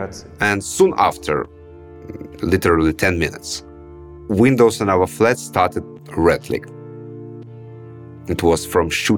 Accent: Russia; I'm a journalist from Russia. All my life, I've been working for independent Russian media.

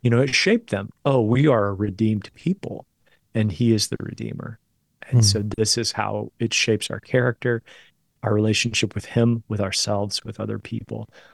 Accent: West Virginia, United States; I grew up in Southern West Virginia, so in a Nazarene church, and Nazarene churches in the South are a little more Pentecostal, a little more high energy.

